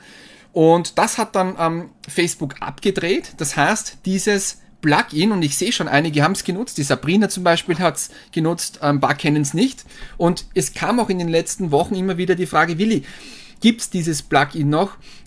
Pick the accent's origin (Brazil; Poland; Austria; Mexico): Austria; Hartberg, Styria; Ich bin aus Hartberg